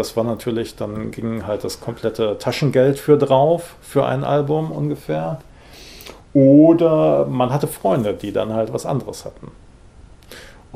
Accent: Rhineland, Germany; ich bin im Rheinland aufgewachsen, da hatte man dann entweder WDR gehört

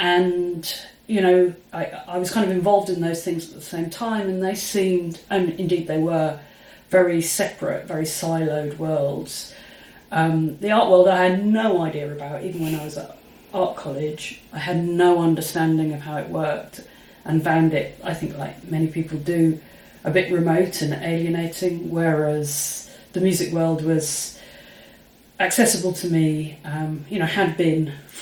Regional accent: Luton, East of England, United Kingdom; as a teenager growing up in Luton, Bedfordshire, you know, about 35 miles north of London

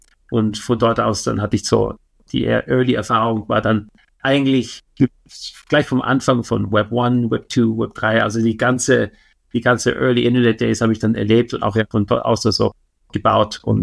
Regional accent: Vienna, Austria; born or raised there

